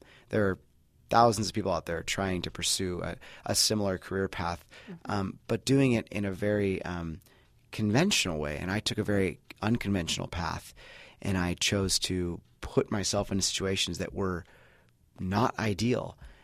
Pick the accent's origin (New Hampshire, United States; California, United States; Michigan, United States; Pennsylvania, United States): California, United States; You know, I grew up in the Central Coast, obviously, and I was inspired by this big, vast landscapes